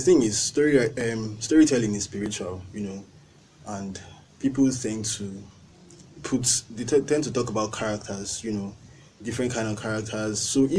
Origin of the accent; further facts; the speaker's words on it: Abia, Nigeria; I'm from Abia State.